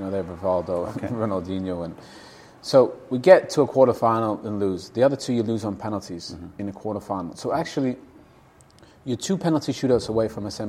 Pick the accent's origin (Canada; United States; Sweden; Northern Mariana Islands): Canada; also born or lived in Germany; So then growing up in Canada, then moving to Germany, nobody could figure out where I was from. So I was born in Canada in a British home, then became a man probably in Germany.